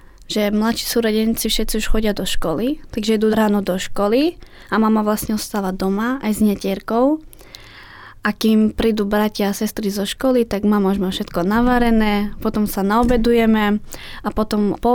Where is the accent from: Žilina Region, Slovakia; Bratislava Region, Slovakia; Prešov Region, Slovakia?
Prešov Region, Slovakia; Stará Ľubovňa; born there; Tak ja som sa narodila v Starej Ľubovni a žijem v mestskej časti Podsade. Je to taká menšia osada.